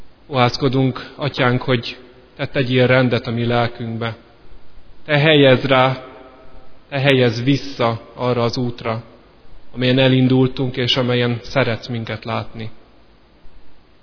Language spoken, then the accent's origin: Hungarian; Szeged, Csongrád-Csanád, Hungary; born there; visszakerülhettem Szegedre, ami egyébként a szülővárosom